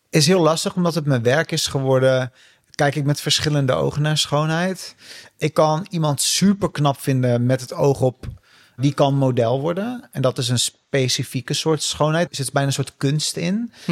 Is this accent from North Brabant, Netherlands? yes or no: no; Montfort, Limburg, Netherlands; Samen met Wietske doe ik dit. Wij komen allebei uit Montfort. We kennen elkaar dus al heel lang.